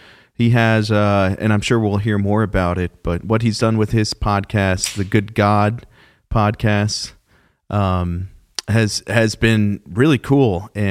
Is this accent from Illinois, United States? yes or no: no; Dallas, Texas, United States; born there; Did you know I was born in Dallas, Texas?